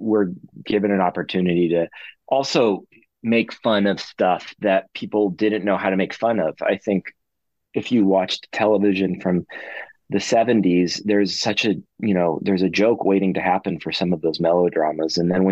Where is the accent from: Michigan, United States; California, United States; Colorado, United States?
California, United States; Can you tell I'm from California?